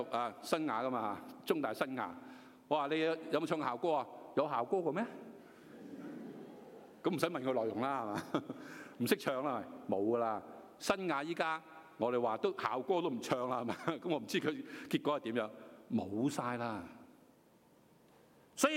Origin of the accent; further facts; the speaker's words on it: China; 我中國人都講噶，天將降大任於斯人也